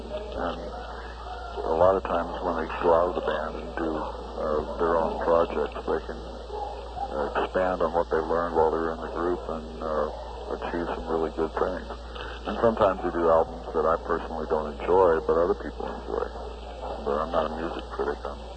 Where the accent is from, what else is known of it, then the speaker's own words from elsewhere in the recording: Baltimore, Maryland, United States; born there; I was born in Baltimore.